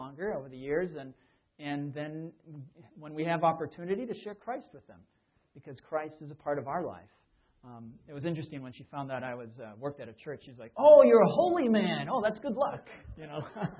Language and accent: English; Massachusetts, United States; And now this is in Massachusetts. We're both from Massachusetts.